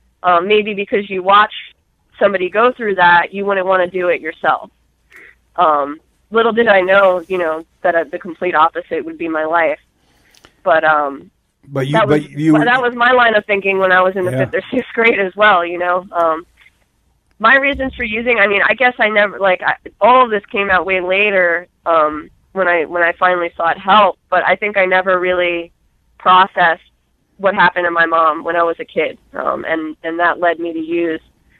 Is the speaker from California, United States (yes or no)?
no; Staten Island, New York, United States; I was born in Staten Island, New York. I grew up there, upper middle class family, Catholic school, had everything I ever needed growing up.